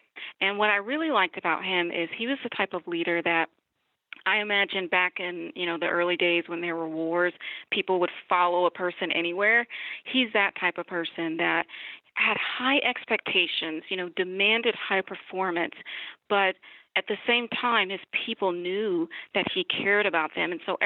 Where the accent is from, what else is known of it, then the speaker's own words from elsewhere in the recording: the South, United States; So I'm a Southerner, and that was my first encounter with winter.